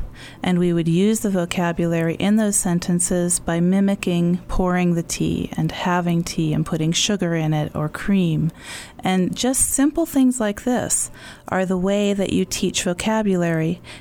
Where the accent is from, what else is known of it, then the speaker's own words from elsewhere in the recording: Pennsylvania, United States; now in New Mexico, United States; I'm from Pennsylvania.